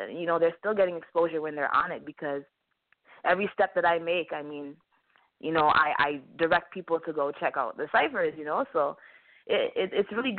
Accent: Toronto, Ontario, Canada; I'm from Canada, Toronto. For my people who are listening in Canada, I'm like, you know, they know what it is when I say I'm from Scarborough

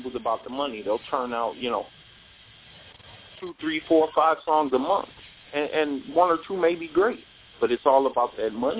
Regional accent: Detroit, Michigan, United States; recently I just did Cobo Arena. That's my hometown. It's Detroit.

